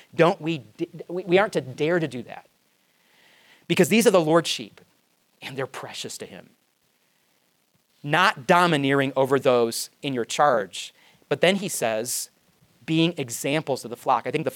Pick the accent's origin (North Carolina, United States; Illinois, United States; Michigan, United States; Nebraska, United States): Michigan, United States; Because I was from Michigan. That's where the real people live, right? Because we're Midwesterners.